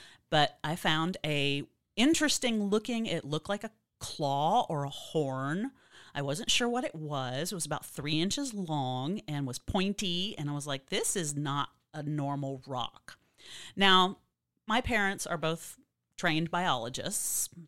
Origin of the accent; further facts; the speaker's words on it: Austin, Texas, United States; I grew up in Austin. I'm not originally from Austin, sadly. I'm seventh generation Texan